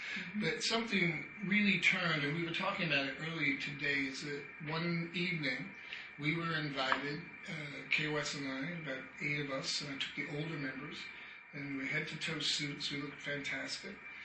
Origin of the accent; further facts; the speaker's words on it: Maine, United States; I'm from Maine.